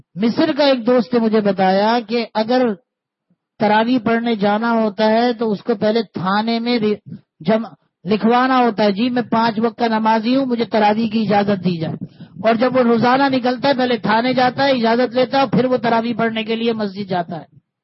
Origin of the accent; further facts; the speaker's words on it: Pakistan; پہلے میں مسلمان ہوں پھر میں پاکستانی ہوں، بس پورا پاکستان میرا ہے.